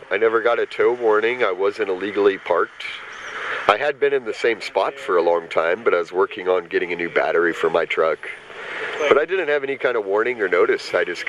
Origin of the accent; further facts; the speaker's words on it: Texas, United States; No, I'm from Texas.